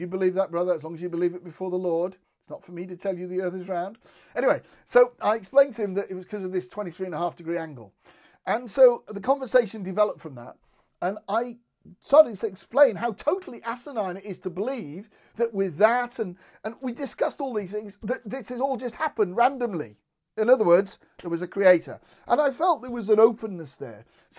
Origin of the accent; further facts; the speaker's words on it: United Kingdom; because of course we're British.